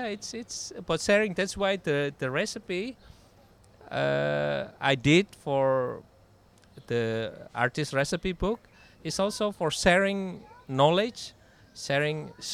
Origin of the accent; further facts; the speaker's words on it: Indonesia; now in Basel, Switzerland; from Indonesia. I've been living in Basel for 17 years.